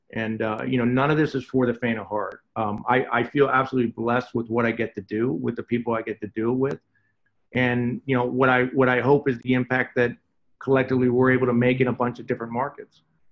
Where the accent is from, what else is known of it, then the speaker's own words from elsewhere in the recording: United States; there's an embarrassment of riches relative to growing up in America in terms of sports that we all play and get exposed to.